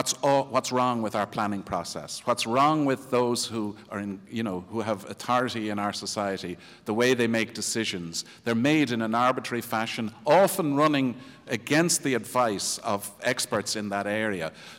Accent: Dublin, County Dublin, Ireland; when I grew up in Dublin in the 1950s, it was absolutely unchanged from that city of 1904.

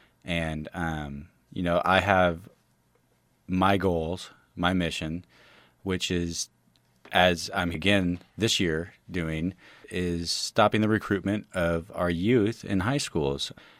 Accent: California, United States; You know, one of my friends who I grew up with here in California, up in the Bay Area, is on my Facebook

